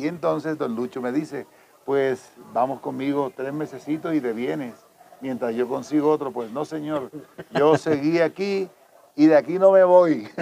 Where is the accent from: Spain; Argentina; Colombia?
Colombia; now in Mexico; Entonces, ya no tengo, si voy a Colombia o estoy en México